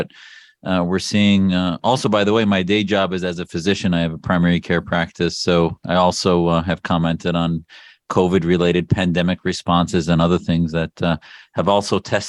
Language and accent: English; Wisconsin, United States; now in Phoenix, United States; In Phoenix, Arizona. I grew up in Wisconsin originally. My family's from Syria.